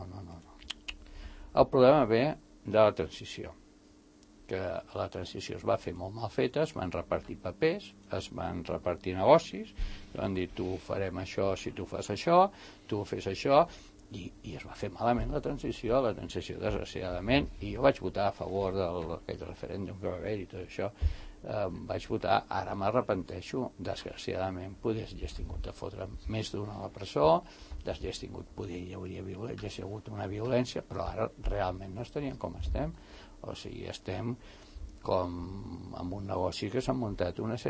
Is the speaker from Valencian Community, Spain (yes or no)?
no; Catalonia, Spain; a mi com a català